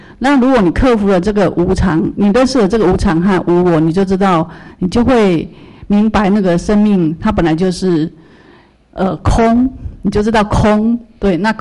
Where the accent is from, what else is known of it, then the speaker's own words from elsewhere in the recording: China; 然后像我们中国人习惯就是一个字一个字一定要明白它的意思嘛